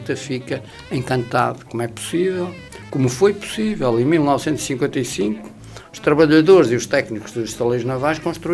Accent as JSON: {"language": "Portuguese", "town": "Viana do Castelo", "region": "Norte", "country": "Portugal", "said": "voltei para Viana voluntariamente, aliás, saí de Viana para me formar em medicina, para vir trabalhar para Viana."}